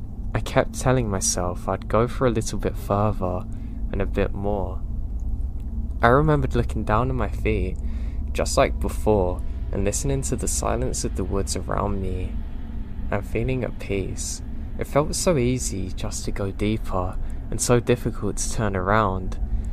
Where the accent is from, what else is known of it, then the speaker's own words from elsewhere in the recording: Ohio, United States; I grew up in Ohio in the 70s